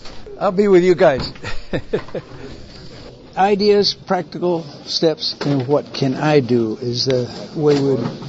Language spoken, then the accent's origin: English; San Luis Potosí, Mexico; People don't fear like in my hometown in San Luis Potosí, Mexico.